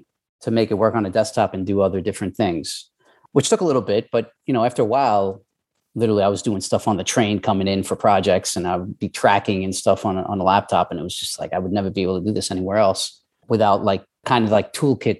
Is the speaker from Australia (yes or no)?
no; New York, United States; It's funny because we're both from New York